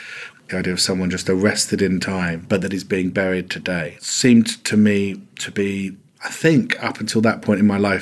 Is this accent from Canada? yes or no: no; England, United Kingdom; As an Englishman